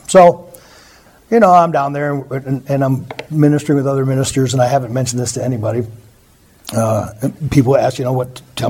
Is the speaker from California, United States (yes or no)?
no; Montana, United States; I'm from Montana.